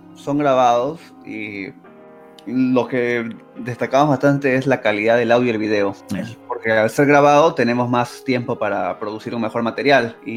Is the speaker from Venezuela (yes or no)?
no; Peru; como soy yo de Perú